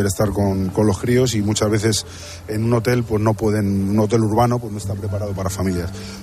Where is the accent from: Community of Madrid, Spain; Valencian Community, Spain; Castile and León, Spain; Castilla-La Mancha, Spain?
Community of Madrid, Spain; Madrid; Como yo, como buen madrileño, observo mucho mi ciudad